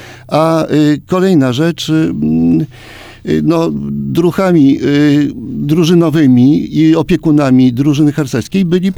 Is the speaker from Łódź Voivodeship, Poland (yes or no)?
no; Warsaw, Masovian Voivodeship, Poland; urodziłem się i wychowałem dosłownie obok Szkoły Oficerów Pożarnictwa na Żoliborzu